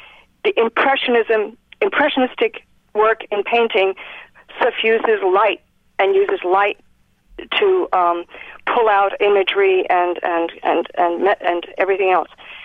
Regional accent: Ireland; I was Hungarian growing up in Ireland.

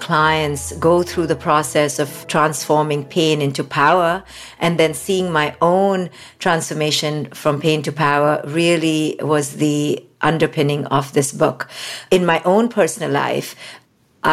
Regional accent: India; especially as an Indian woman. I was raised in India

